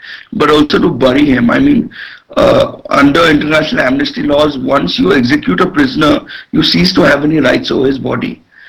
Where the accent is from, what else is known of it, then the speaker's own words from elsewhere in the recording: India; So I just felt, As an Indian, and I've spoken out on Kashmir issues in the past.